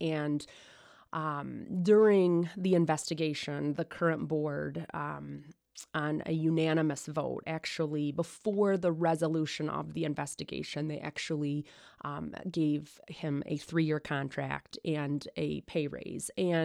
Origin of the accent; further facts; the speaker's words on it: Traverse City, Michigan, United States; I'm born and raised in Traverse City. My mom is also from here and my grandparents are from here.